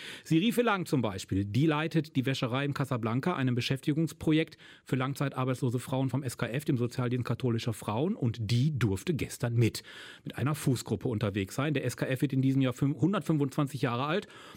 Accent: North Rhine-Westphalia, Germany; Ich komme aus dem Ruhrgebiet, das weiß, glaube ich, mittlerweile jeder.

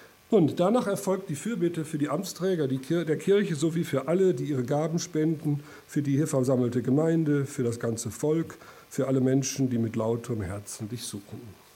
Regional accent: Lower Saxony, Germany; Ich kenne das aus meiner Heimat, vor allem der Heimat meiner Eltern in Südoldenburg

